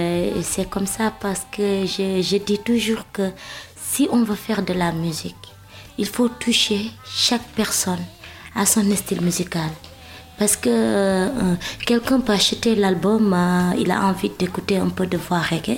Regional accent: Senegal; En tant que Sénégalaise, moi, je peux ressentir ça. Alors que je ne suis pas française, je suis sénégalaise.

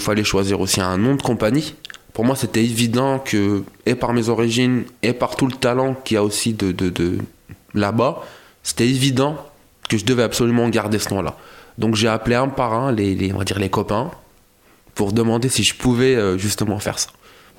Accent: Algiers, Algiers Province, Algeria; born there; je suis né à Alger, donc en Algérie, le 20 mai 83.

